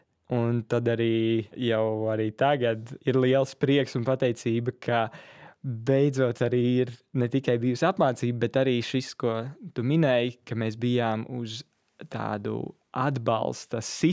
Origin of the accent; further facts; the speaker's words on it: Cēsis, Vidzeme, Latvia; es pats esmu no Cēsīm